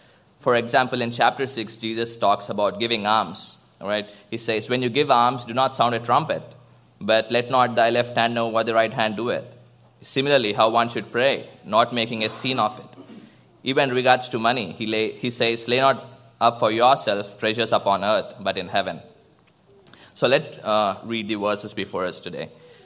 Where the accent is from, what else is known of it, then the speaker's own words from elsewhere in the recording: India; So growing up in India, life is different from here, right? It is so diverse. You live among many religions, and you get to know their religious practices.